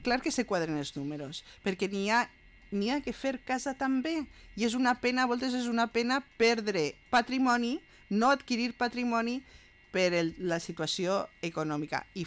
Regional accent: Valencian Community, Spain; first language Valencian; Jo, la meua llengua materna és el materna i paterna, és el valencià. La meua llengua és el valencià, vaig a defensar-lo sempre.

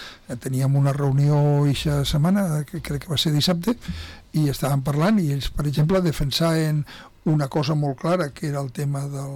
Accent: Catalonia, Spain; now in Oropesa, Spain; jo vinc de Catalunya, on tenim tot un terrabastrall polític i seriós molt important.

